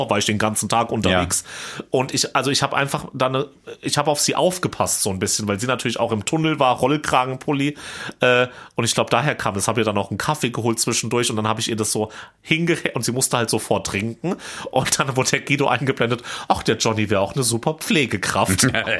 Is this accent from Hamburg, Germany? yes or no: no; Hesse, Germany; ich war in meiner Heimat im Vogelsberg, im Nachbarkaff in Eichelsachsen, auf dem Weihnachtsmarkt.